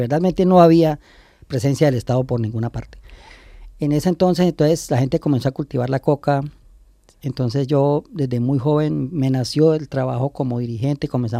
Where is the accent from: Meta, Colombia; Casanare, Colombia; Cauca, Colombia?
Meta, Colombia; Vista Hermosa; also born or lived in Cundinamarca / Puerto Rico, Meta; Desde la edad de 7 años salí al municipio de Vista Hermosa Meta, en el departamento del Meta. A los 13 años salí de ahí, 12, salí desplazado hacia el municipio de Puerto Rico, en el departamento del Meta.